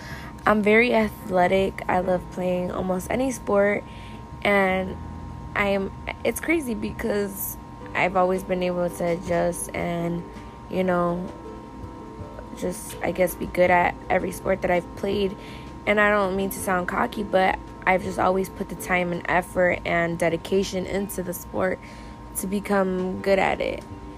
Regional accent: Chicago, Illinois, United States; I'm 20 years old. I'm a Latina, born and raised in Chicago.

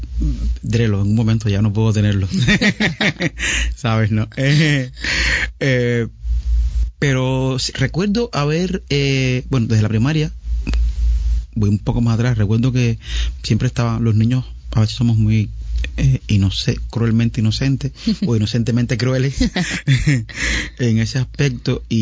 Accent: Havana, Cuba; yo soy un habanero, nací en La Habana

